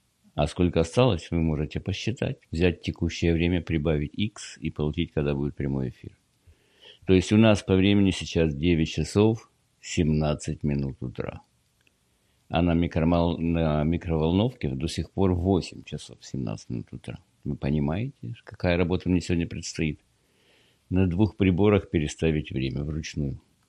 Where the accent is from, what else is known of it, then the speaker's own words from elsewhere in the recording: Ukraine; Я, как украинец, навеки благодарен каждому патрону, который пришел с Запада.